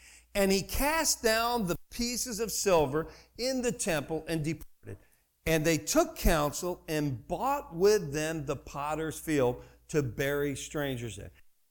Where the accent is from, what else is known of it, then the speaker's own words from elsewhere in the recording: New Jersey, United States; All right, you know, I grew up in New Jersey. I'm going to give you a little bit about myself.